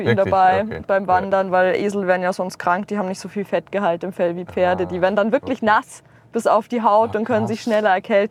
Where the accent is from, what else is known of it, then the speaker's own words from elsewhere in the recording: Coburg, Bavaria, Germany; born there; now in Munich, Germany; also geboren bin ich in Coburg, in Unterfranken